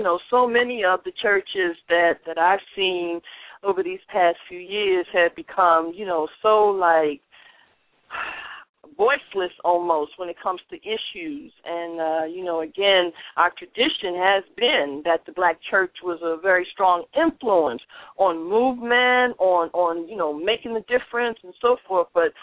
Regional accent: Philadelphia, Pennsylvania, United States; Now, tell me what church that was, because I'm in Philly. I'm from Philly, and I want to know what church in Philly is talking about something real

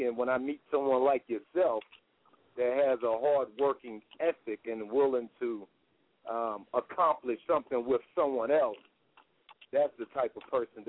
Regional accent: New York, United States; now in Las Vegas, United States; I'm a rapper here at Resides in Las Vegas. I'm from Brooklyn, New York.

